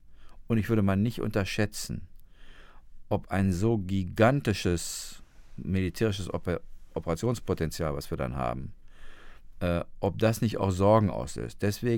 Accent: Germany; speziell wir Deutschen, bereit sind, diesen Satz laut auszusprechen

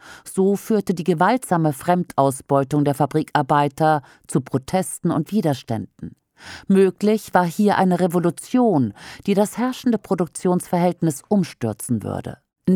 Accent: Lower Saxony, Germany; Dazu ein Beispiel aus meinem Heimatland Niedersachsen.

